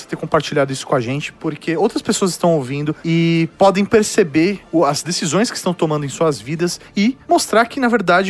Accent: Belo Horizonte, Minas Gerais, Brazil; tenho 34 anos, sou de Belzonte e sou motorista de aplicativos.

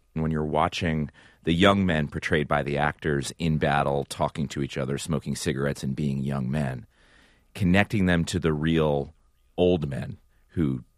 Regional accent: Hershey, Pennsylvania, United States; My hometown, as a matter of fact.

